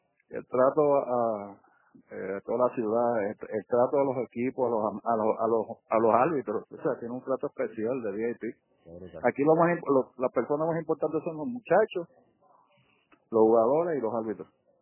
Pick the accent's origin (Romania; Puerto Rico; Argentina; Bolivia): Puerto Rico; Claro, yo soy puertorriqueño y entiendo, ¿verdad?